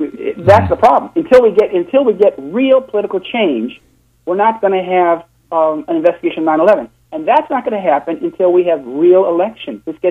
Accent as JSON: {"language": "English", "town": "Chicago", "region": "Illinois", "country": "United States", "said": "you're not from Chicago, but I'm from Chicago"}